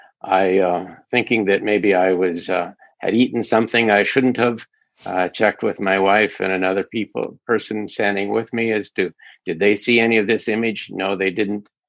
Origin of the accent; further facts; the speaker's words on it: Midwest, United States; also born or lived in Asia; I grew up in the American Midwest with a fundamentalist family, completely rebelled against that. Went to Asia, studied Asian philosophies for 4 or 5 years in the late 60s and early 70s.